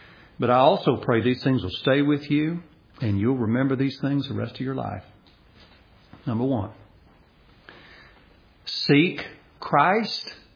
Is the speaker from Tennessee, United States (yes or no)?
yes; Nashville, Tennessee, United States; I grew up in Nashville, Tennessee, and I knew what I wanted to do.